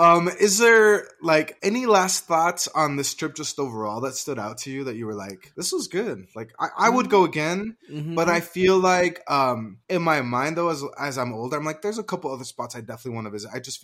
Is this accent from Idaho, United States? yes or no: yes; Idaho, United States; And we're like, oh, yeah, no, we're from Idaho.